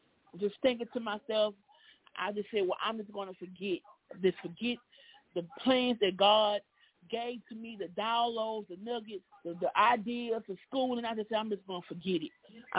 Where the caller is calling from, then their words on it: Mobile, Alabama, United States; I'm calling in from Mobile, Alabama.